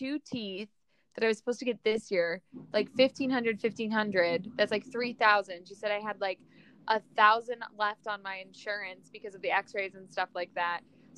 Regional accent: Brooklyn, New York, United States; You're on like the Upper East Side right now. And like, yeah. I'm from Brooklyn."

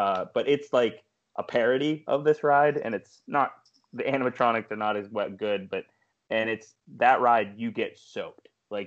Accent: Pennsylvania, United States; But, you know, I'm from Pennsylvania. So for me, that's super warm.

